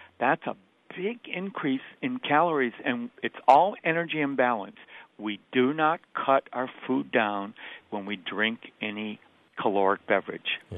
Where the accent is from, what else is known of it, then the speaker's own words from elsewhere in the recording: Wisconsin, United States; So, by the way, I'm a Midwesterner by birth. I spent most of my life in Wisconsin.